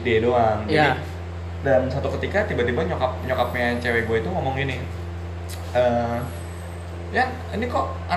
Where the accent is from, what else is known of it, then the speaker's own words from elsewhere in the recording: Bekasi, West Java, Indonesia; gue kan orang Bekasi nih ya, tinggal di Bekasi.